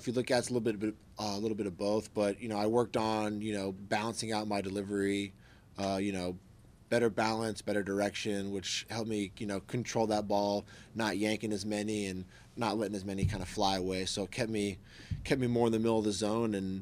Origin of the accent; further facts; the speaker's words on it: Jupiter, Florida, United States; my mom grew up here before she moved down to Jupiter, and then, you know, I grew up in Jupiter going to the spring training games